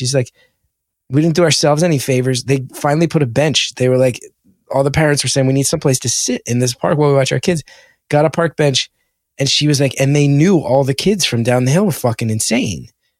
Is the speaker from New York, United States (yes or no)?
no; West Orange, New Jersey, United States; between us all growing up in West Orange and then going to Rutgers in that era